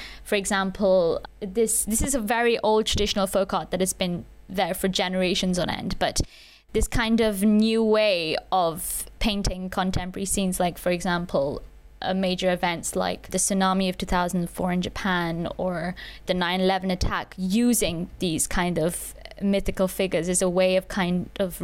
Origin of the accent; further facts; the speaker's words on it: Kolkata, West Bengal, India; bring it back to my home country in Calcutta